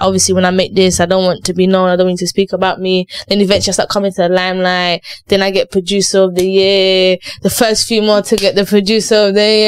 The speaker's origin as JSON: {"language": "English", "country": "Cape Verde", "tie": "born or raised there", "also_born_or_lived": "Chicago, United States", "moved": "yes", "said": "I'm born and bred in Cape Verde, so I'm born in Cape Verde. Obviously, then you move up to Chicago."}